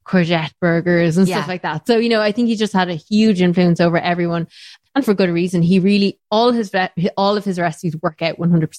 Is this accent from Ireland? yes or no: yes; Ireland; I'm Irish